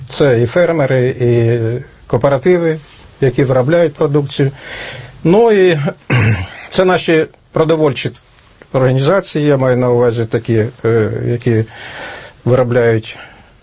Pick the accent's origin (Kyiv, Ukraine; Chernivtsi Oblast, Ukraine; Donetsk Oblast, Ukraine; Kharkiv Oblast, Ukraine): Kharkiv Oblast, Ukraine; Да, це я з Харківщини, я знаю такий завод в Великому Бурлуці